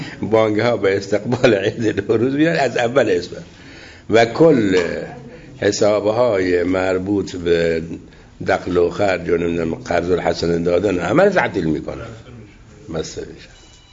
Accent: Iran; منم هم خب بچه ایرانم دیگه و بودم هم قبل زمان شاه،

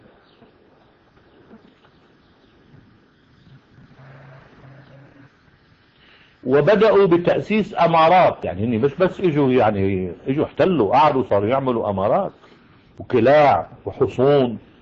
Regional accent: Lebanon; على المنطقة اللي عندنا بلبنان

